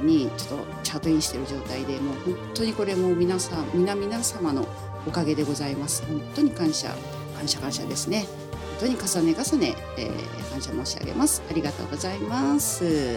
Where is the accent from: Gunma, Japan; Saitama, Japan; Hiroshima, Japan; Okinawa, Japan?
Saitama, Japan; Koshigaya; で、私の地元、越谷は結構暑いっていうところで有名で